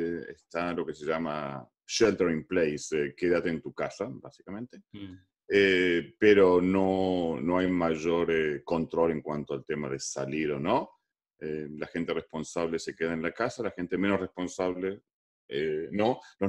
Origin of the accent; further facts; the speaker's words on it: Córdoba, Argentina; Sí, yo nací y me crié en Córdoba y fui parte de lo que para mí era una familia típica judía argentina